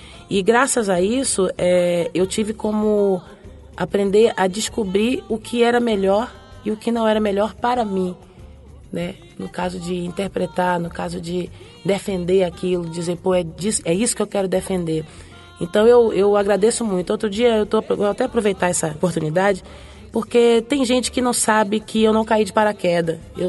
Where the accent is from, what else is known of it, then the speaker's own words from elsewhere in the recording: Bahia, Brazil; como eu vim da Bahia pra cá